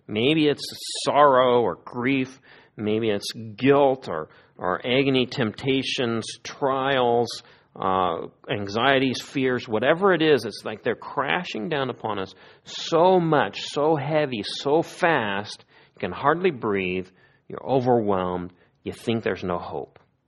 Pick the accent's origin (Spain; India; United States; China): United States; Missouri; I grew up in Missouri, so by the time I went to Yosemite, I was almost 18.